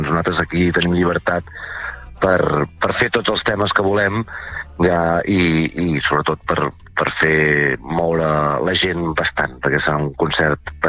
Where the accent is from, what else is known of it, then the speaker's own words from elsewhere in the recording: Palafrugell, Catalonia, Spain; nosaltres som empordanesos i som de Palafrugell també